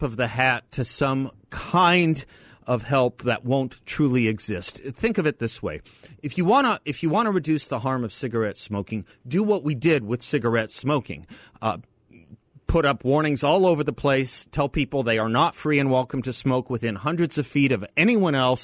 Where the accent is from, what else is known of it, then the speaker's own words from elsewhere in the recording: Phoenix, Arizona, United States; I know the religion. I grew up here in Phoenix.